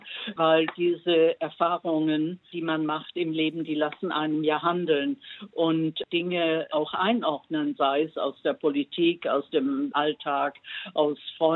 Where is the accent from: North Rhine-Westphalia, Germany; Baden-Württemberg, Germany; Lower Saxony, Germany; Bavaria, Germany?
Baden-Württemberg, Germany; Konstanz; Bin in meine Heimatstadt Konstanz zurückgegangen